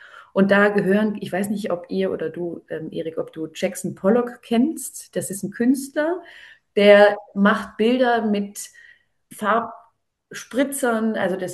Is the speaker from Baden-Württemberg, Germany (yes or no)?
yes; Baden-Württemberg, Germany; Also ich bin in Baden-Württemberg groß geworden, da ist quasi, ich bin katholisch erzogen worden